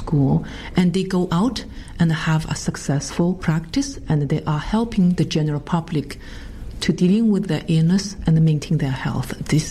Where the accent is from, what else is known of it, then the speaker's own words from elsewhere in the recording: China; Well, as I said earlier, I grew up in China